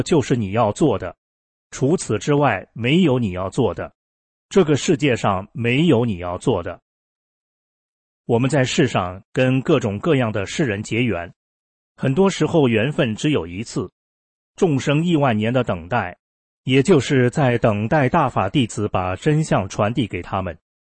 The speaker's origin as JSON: {"language": "Chinese", "country": "China", "said": "我赶紧跟他说，我来自中国，告诉你一件在中国发生的事情。"}